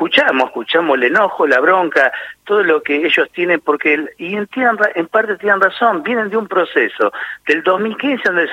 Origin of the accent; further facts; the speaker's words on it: Argentina; lo que nosotros queremos en la Argentina como argentinos